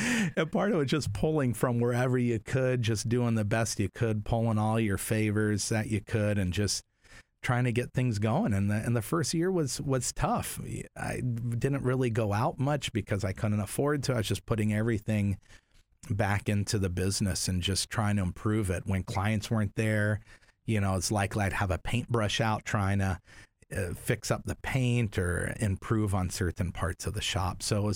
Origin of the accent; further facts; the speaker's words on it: Canoga Park, California, United States; I remember even growing up in Canoga Park, you know, we used to have a ton of gangs here